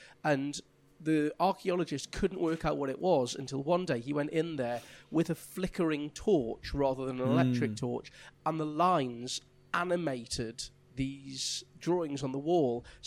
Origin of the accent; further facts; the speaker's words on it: England, United Kingdom; Speaking as an Englishman, it's good to know that you have done some work destroying your own heritage rather than us.